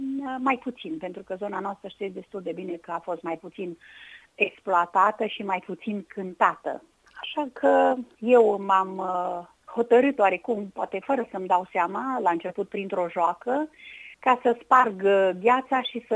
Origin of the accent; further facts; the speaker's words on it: Târșolț, Satu Mare County, Romania; born there; Eu m-am născut în Țara Oașului, în comuna Târșolț. În comuna Târșolț, aproape de Negreș, Bixad, deci în Țara Oașului.